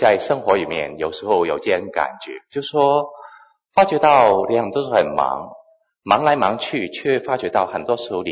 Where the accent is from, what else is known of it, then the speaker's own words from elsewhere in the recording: Hong Kong; 我是在香港出生长大的。我在中学的时候信了主以后呢，就将我的生命献给神。